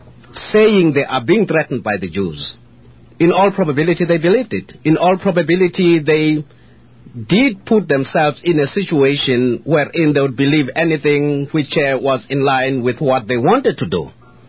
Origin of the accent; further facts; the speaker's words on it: South Africa; born there; I was born in South Africa. I have no land now.